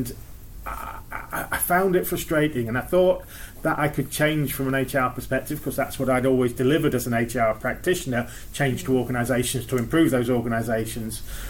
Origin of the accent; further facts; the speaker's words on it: United Kingdom; So my background is very much that I am British. I was born and brought up in this country. I am mixed race. My mother's white, but my father is Sri Lankan.